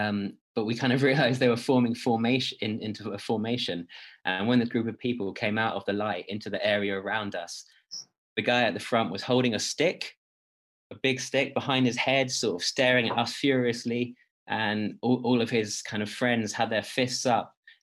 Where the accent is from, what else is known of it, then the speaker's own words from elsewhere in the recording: United Kingdom; You know, we're just travelers going to this national park. We're from Britain.